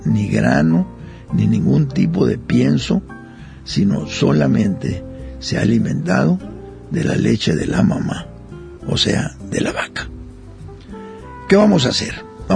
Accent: Sonora, Mexico; Vamos a cocinar algo ahora que me recuerda mucho mi tierra, Sonora, que me recuerda mucho mi época de muchacho, de niño casi, cuando ordeñábamos las vacas y después hacía quesos.

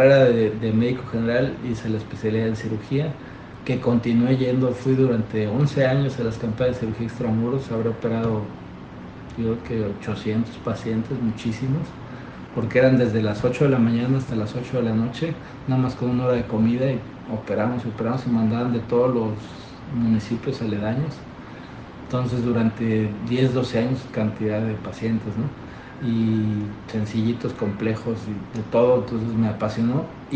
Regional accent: Mexico City, Mexico; yo soy de la Ciudad de México.

